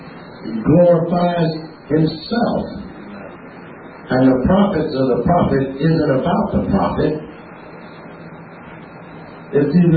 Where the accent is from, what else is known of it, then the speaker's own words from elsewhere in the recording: the South, United States; I grew up in the South, man. I saw a lot of that.